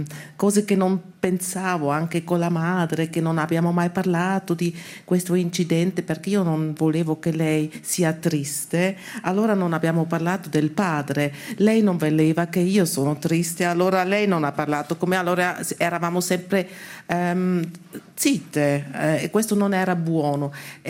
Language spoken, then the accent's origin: Italian; Switzerland; io ho vissuto a Berlino come svizzera